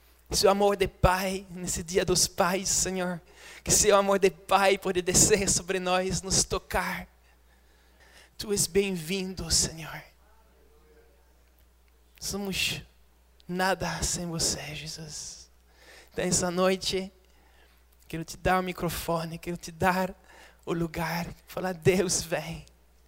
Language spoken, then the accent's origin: Portuguese; Switzerland; Portuguese is a second language; eu sou da Suíça, então meu português é aquele suíço.